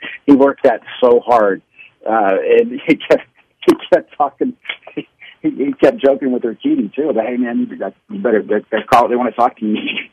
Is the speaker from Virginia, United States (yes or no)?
no; Houston, Texas, United States; I kind of started in Houston. So I kind of grew up with I grew up in Houston and kind of Houston television kind of grew up with me too.